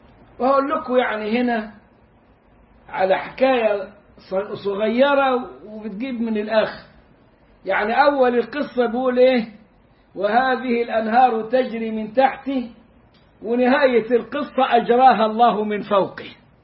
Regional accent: Egypt

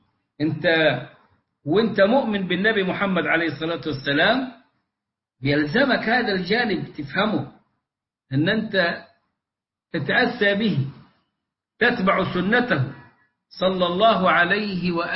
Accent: Egypt; عندنا في مصر

